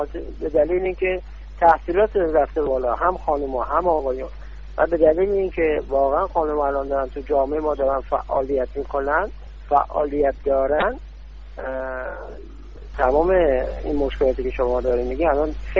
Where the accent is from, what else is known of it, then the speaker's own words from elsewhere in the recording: Iran; من به عنوان یک ایرانی چنین چیزی را اصلا قبول نمی‌کنم